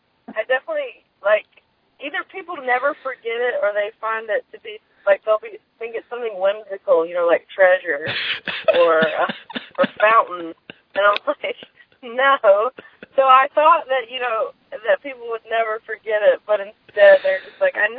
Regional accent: the South, United States; I grew up with a lot of funny people, and because I'm from the South, and so I grew up watching my uncles be crazy

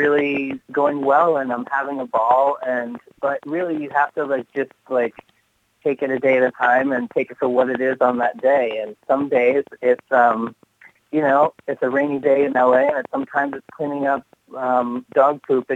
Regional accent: Maine, United States; growing up in Maine, I didn't have anybody that looked like me, that talked like me, that said the things that I felt.

